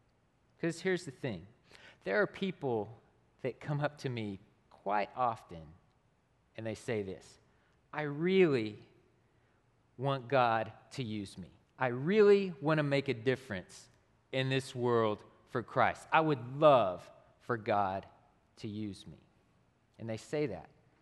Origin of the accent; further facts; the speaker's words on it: Tishomingo, Oklahoma, United States; This is a picture of Lake Texoma, located just outside of my hometown of Tishomingo, Oklahoma, and it reaches all across southern Oklahoma and northern Texas.